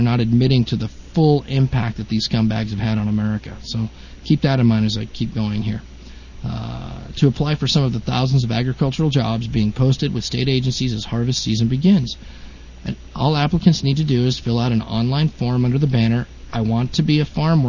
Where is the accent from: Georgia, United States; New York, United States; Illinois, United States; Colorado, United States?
Colorado, United States; Where I grew up in Colorado, teenagers did this work.